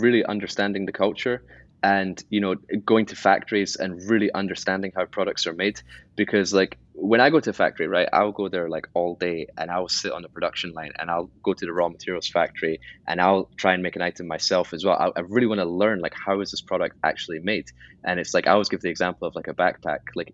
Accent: Edinburgh, Scotland, United Kingdom; But then like my hometown is Edinburgh, Scotland, and I would come back to Edinburgh after a year or like after a few months

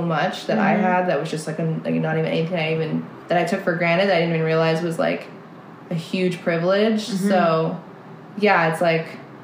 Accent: United States; born there; Yeah, it feels weird to say I'm American.

